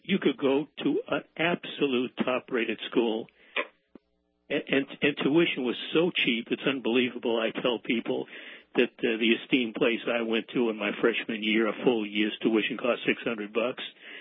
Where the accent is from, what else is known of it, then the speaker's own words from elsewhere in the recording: Boston, Massachusetts, United States; Well, I was born in Boston, Bob. I grew up in Boston. I went to school in Boston until I went off to grad school at the end of the 1950s in Philadelphia.